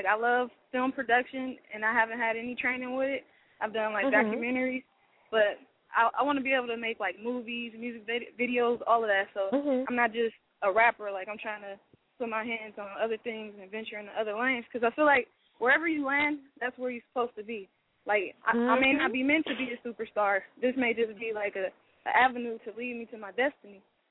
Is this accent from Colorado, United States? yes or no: no; California, United States; Well, I'm from the Bay, so I really want to work with, like